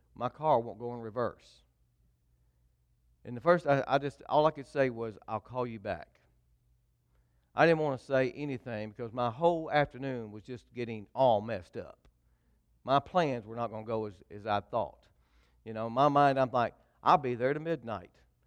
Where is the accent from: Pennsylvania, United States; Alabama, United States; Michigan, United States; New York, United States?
Alabama, United States; Anniston; I grew up in Anniston.